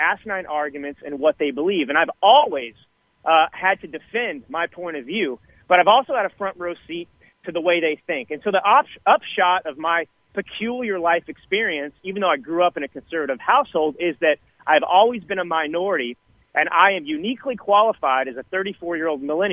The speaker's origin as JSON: {"language": "English", "region": "Texas", "country": "United States", "tie": "born or raised there", "said": "I grew up a conservative in Texas."}